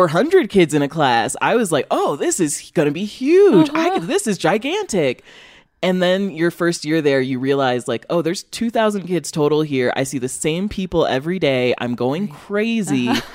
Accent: Illinois, United States; now in Chicago, United States; So I grew up in Northern Illinois, but I went to college in Western Massachusetts

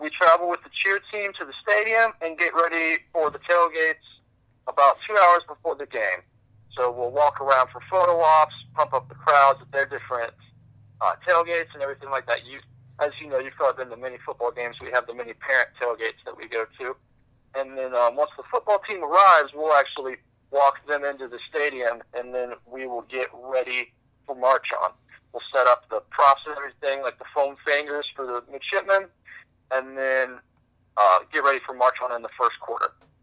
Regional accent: Indiana, United States; Growing up in Indiana, basketball is huge, and football is not far behind.

